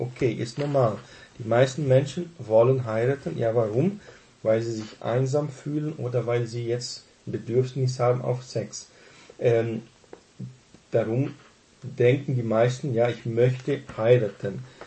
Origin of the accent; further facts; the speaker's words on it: Southern Brazil, Brazil; Wir sind aufgewachsen in Südbrasilien, auf dem Land und in Kleinstädten und in einer Umgebung, wo viele Deutschstämmige lebten. Wir selber sind deutschstämmig